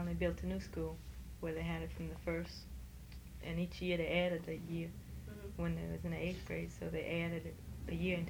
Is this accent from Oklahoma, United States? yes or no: no; Venice, Louisiana, United States; also born or lived in New Orleans / Westwego; Well, I was born in New Orleans, and I lived in Burlwood till about 4 years. And then I moved to Westwego till about the third grade. And then we moved back to Venice.